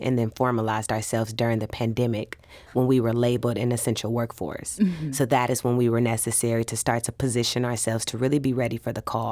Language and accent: English; Detroit, Michigan, United States; now in St. Louis, United States; I'm originally from Detroit.